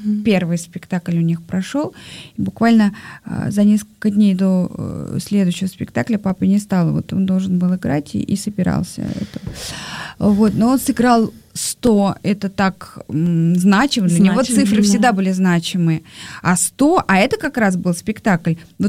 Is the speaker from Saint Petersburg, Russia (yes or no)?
yes; Saint Petersburg, Russia; Питер же все-таки вторая столица, и я сама из Питера.